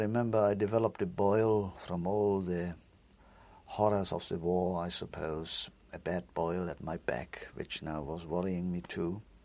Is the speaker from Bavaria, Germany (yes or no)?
no; Hamburg, Germany; And I came from Hamburg, I didn't really know. I hadn't heard from my mother.